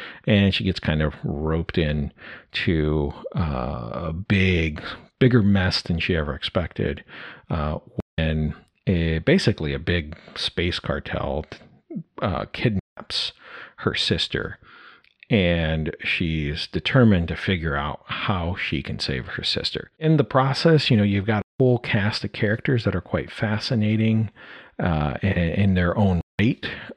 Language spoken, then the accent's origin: English; Brazil; now in United States; I grew up in South America, in Brazil